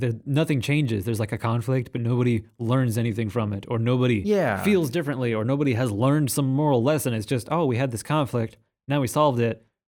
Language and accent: English; Iowa, United States; You see, with a driver's license, well, I'm from Iowa.